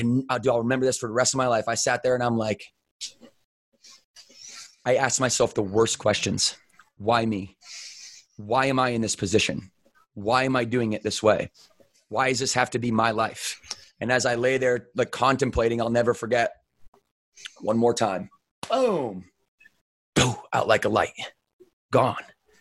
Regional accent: Battle Creek, Michigan, United States; moved away; And I left Battle Creek and I never looked back. I love my hometown.

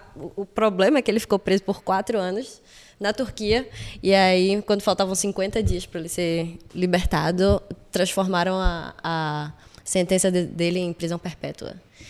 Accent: Recife, Pernambuco, Brazil; num cinema lá de Recife. Vocês devem ter percebido pelo meu sotaque.

